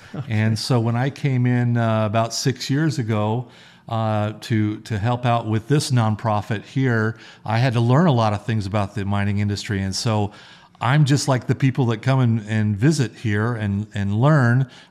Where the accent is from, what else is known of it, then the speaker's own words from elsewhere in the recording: Las Vegas, Nevada, United States; I was grimacing a little because I'm an East Coast or an East Side boy. Oh. I grew up on the East Side. I was born and raised here as well.